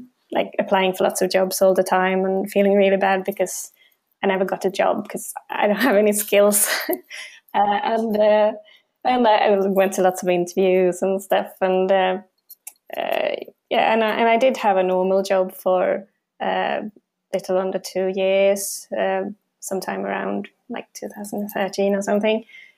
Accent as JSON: {"language": "English", "region": "Dalarna County", "country": "Sweden", "said": "I'm originally from Dalarna, and I just happened to move to a flat in Vallentuna with my boyfriend because he's from there"}